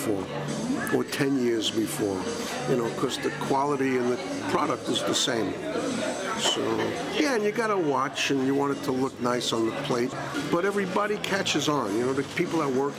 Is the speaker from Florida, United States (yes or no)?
no; New York, United States; You know, it's just like growing up in New York, street thing.